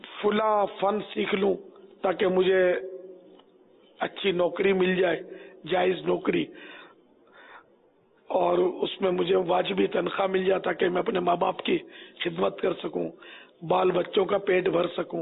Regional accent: Karachi, Sindh, Pakistan; born there; میں کراچی میں پیدا ہوا ہوں.

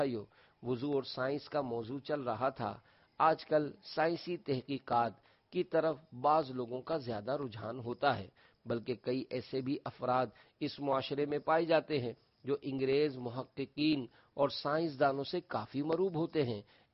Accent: Pakistan; میں نے جواب دیا، میں پاکستانی ہوں۔

